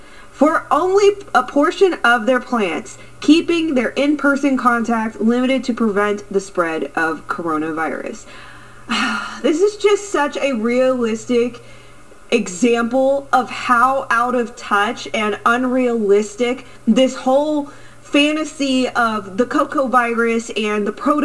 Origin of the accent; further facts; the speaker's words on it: Houston, Texas, United States; As someone who is born and raised in Houston, you know, it's hot almost 9 out of 12 months of the entire year.